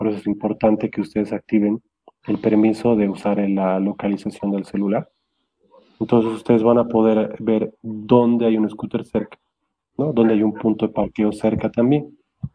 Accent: Cochabamba, Bolivia; prejuicios que nosotros mismos como bolivianos y cochabambinos nos hacemos

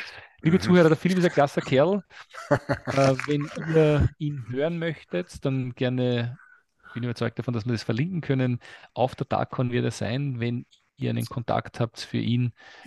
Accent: Austria; Bei uns in Österreich gibt es die Gänsehaut

